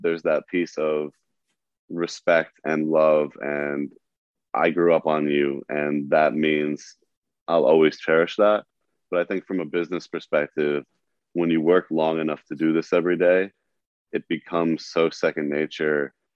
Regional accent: East Coast, United States; I have so much respect for that grind because of how I grew up on the East Coast.

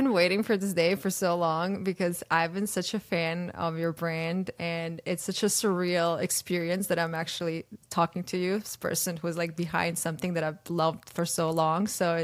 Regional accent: Croatia; I think growing up in Croatia, I was also a war, and it's a very similar mindset

